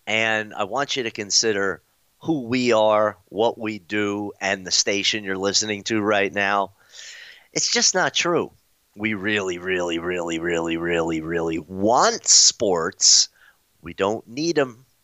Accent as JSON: {"language": "English", "town": "Tampa", "region": "Florida", "country": "United States", "said": "I'm from Tampa Bay, but Tampa Brady"}